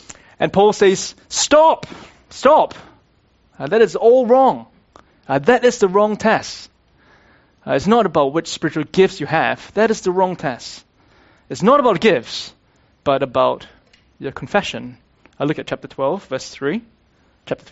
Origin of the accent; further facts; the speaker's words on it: Singapore; Many of you would know that I'm from Singapore. That's where I grew up in, and I did university in Singapore.